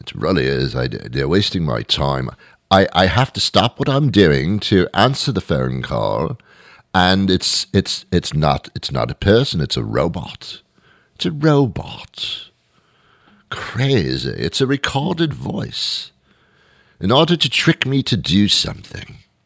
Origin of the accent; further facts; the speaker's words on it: United Kingdom; As you know, I'm British through and through.